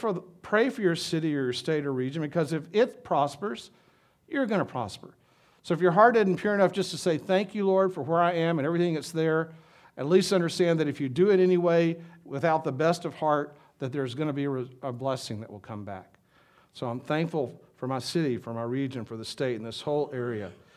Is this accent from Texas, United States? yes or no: no; Minden, Louisiana, United States; also born or lived in Tulsa; I grew up in Minden, which is, you know, the part of the Architects, and lived there and went and lived Tulsa 8 years, and I've been back here ever since then.